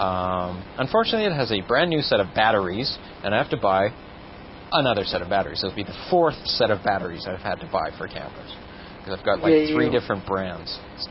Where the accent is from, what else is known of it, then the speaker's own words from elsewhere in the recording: Toronto, Ontario, Canada; I am from Toronto.